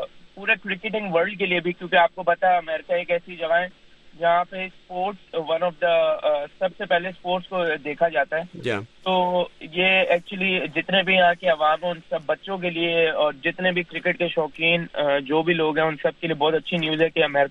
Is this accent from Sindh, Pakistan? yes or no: yes; Karachi, Sindh, Pakistan; now in Chicago, United States; اور میں پاکستان کراچی سے ہوں, اور میں اپنے شکاگو میں رہتا ہوں